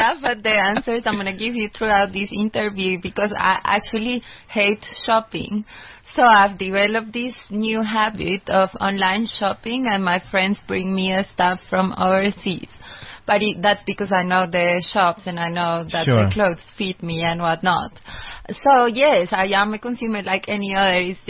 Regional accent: Colombia; moved away; also born or lived in United States; I'm originally from Colombia. So I was in the States and then I came here.

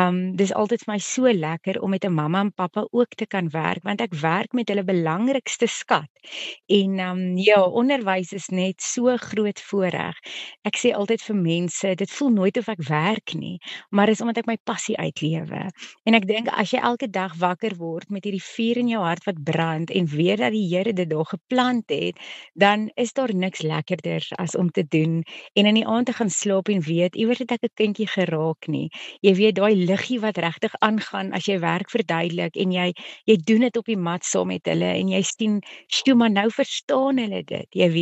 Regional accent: Alberton, Gauteng, South Africa; now in Roodepoort, South Africa; Ek is eintlik al vir so 15 jaar in Roodepoort, maar ek kom eintlik van Alberton af. My hele gesin is nog daar, my hele familie is daar.

